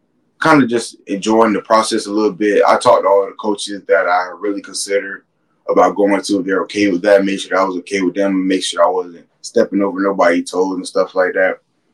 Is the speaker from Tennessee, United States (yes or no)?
no; Florida, United States; me and my family, we're from South Florida